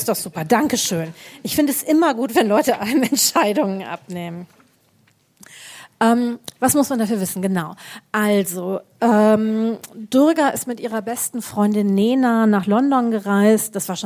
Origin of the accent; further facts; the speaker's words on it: Düsseldorf, North Rhine-Westphalia, Germany; also ich komme aus Düsseldorf